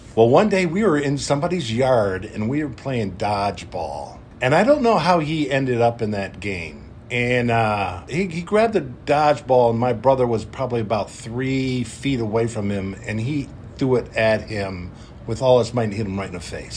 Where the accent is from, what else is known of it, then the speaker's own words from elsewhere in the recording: Detroit, Michigan, United States; I come from very, very humble beginnings. I grew up in Detroit. My dad was a welder. My mom was a waitress.